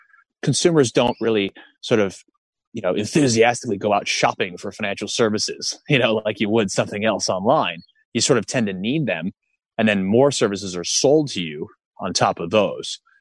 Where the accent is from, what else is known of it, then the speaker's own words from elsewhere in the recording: United States; now in Australia; I'm an American. Have been living in Australia for years.